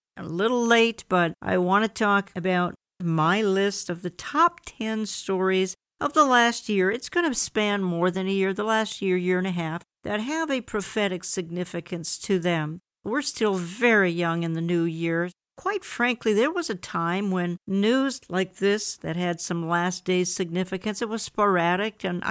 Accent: Minneapolis, Minnesota, United States; And I've said my hometown of Minneapolis, the heartland, was torn apart in October when President Trump spoke here.

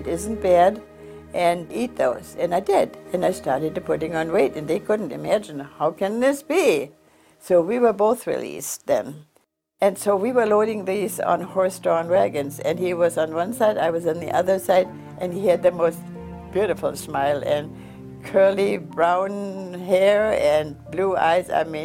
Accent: Breslau, Silesia, Germany; my mother had a chance to go home to Breslau, to my hometown, with some friends and other people.

